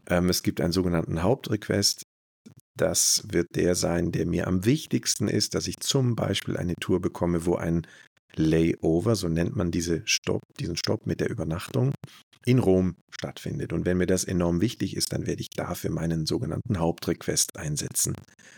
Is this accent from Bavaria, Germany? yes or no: yes; Munich, Bavaria, Germany; in meine Heimatstadt. Also wir sind in München gebased